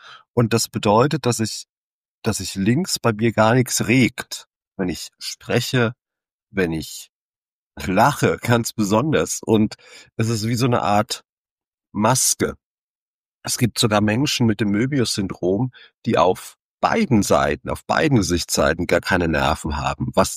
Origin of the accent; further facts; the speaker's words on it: Mainz, Rhineland-Palatinate, Germany; Ich komme aus Mainz, habe auch mütterlicherseits österreichische Wurzeln. Mama kommt aus Osttirol